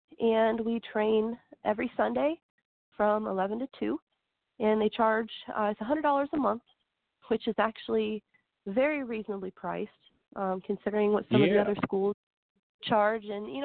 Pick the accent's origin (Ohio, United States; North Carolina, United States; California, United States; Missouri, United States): Ohio, United States; You know, again, I'm from Ohio. I was living out in San Diego.